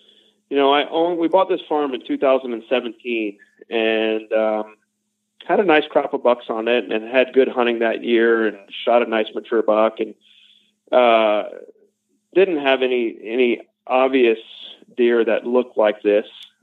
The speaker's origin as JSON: {"language": "English", "region": "Louisiana", "country": "United States", "tie": "born or raised there", "said": "I mean, I grew up in Louisiana hunting public land, not managed land"}